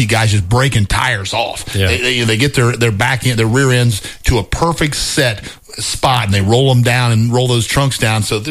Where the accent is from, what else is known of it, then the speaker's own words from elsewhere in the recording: Ohio, United States; again, we're biased because we're from Ohio.